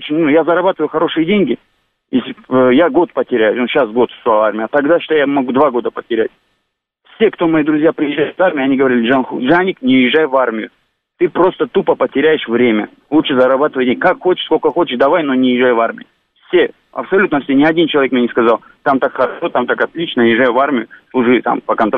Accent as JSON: {"language": "Russian", "region": "Dagestan", "country": "Russia", "tie": "born or raised there", "lives_now": "Moscow, Russia", "said": "Я родом из Дагестана, живу в Москве."}